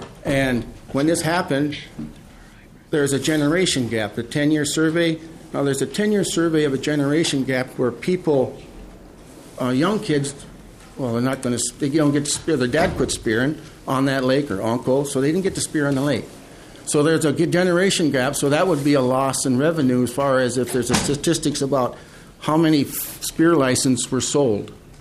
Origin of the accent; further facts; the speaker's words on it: Cass Lake, Minnesota, United States; I'm a lifelong Cass Laker. I was born in Cass Lake.